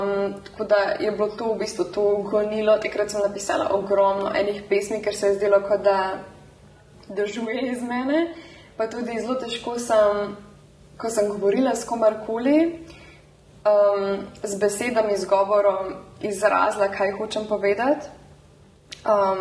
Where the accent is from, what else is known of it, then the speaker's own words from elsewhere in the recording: Domžale, Central Slovenia, Slovenia; Bolj mi te selitve iz Ljubljane v Ljubljano, ker sem pač iz Domžal.